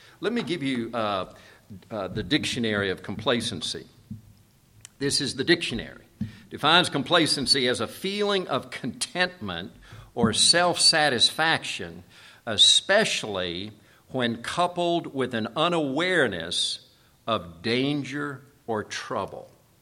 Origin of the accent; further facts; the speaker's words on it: South Korea; moved away; When I was growing up in Korea, my folks were missionaries, we would get the big Montgomery Ward catalog.